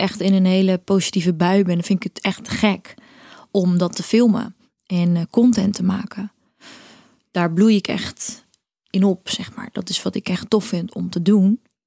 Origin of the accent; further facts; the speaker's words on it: Cape Verde; also born or lived in Netherlands; En toen waren we in Kaapverdië. Daar kom ik vandaan. Ik ben half Kaapverdiaans, half Nederlands.